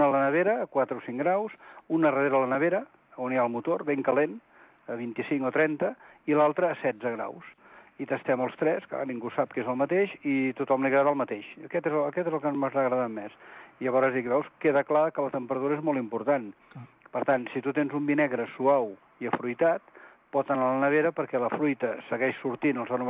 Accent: Vinyó, Catalonia, Spain; si sóc de Vinyó, que està molt a prop de Manresa, doncs vam muntar la botiga a Manresa i anar a viure a Vinyó. I així vam venir per al Bages.

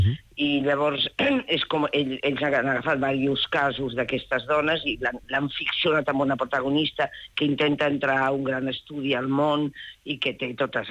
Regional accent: Valencia, Valencian Community, Spain; Jo soc de València, safrà.

